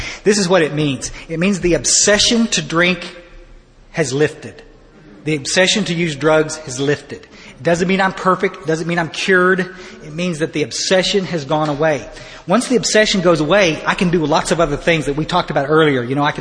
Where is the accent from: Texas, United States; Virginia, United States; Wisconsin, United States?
Texas, United States; Ingram; Now I come from Ingram, Texas. Buddies, Ingram, Texas. Like, I mean, it is country with a K.